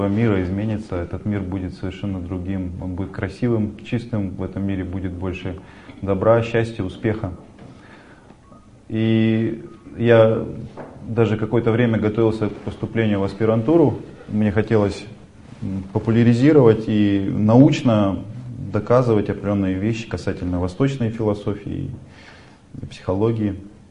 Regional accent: Altai Krai, Russia; Таким образом появился я, вот украинец. Вот, то есть сибиряк с украинской фамилией.

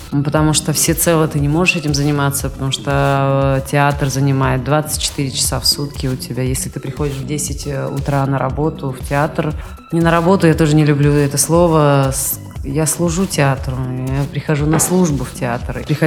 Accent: Kalmykia, Russia; выросла в Яшалтинском районе, страшно стеснялась того

